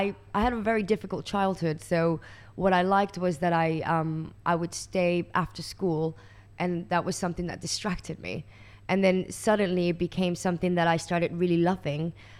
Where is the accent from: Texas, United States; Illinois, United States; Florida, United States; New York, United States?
New York, United States; also born or lived in Valencia, Venezuela; Well, I was born in Valencia, Venezuela, and I was raised in New York since the age of 8.